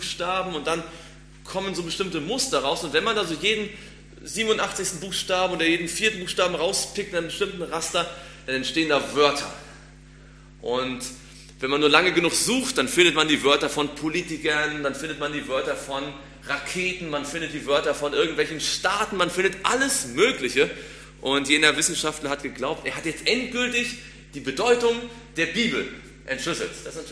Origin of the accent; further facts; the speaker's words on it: Rostock, Mecklenburg-Vorpommern, Germany; born there; now in Stuttgart, Germany; Ich bin gebürtiger Rostocker, wohne aber seit etlichen Jahren in Stuttgart.